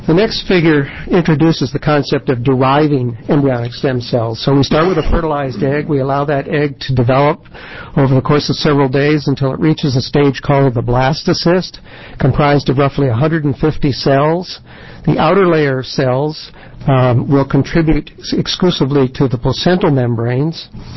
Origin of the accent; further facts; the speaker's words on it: Portland, Oregon, United States; I'm from Portland, representing OHSU.